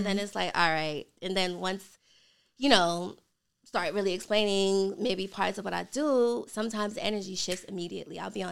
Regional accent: Brooklyn, New York, United States; So I'm from Brooklyn, from New York, so...

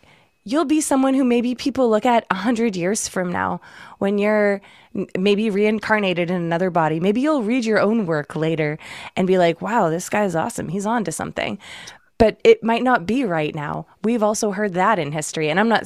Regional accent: Massachusetts, United States; now in California, United States; in California, but I'm from Massachusetts originally.

